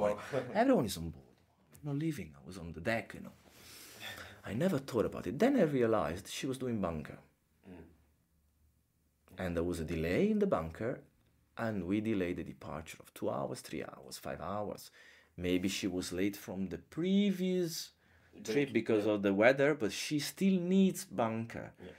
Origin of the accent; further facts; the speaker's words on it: Genoa, Liguria, Italy; I am from Genoa. It's a seaside city. You have ferries going to the island. And then my mother's family comes from Sardinia Island.